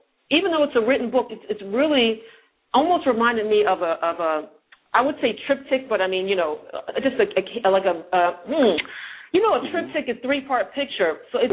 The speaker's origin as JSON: {"language": "English", "town": "Philadelphia", "region": "Pennsylvania", "country": "United States", "tie": "born or raised there", "said": "because I grew up in Philadelphia."}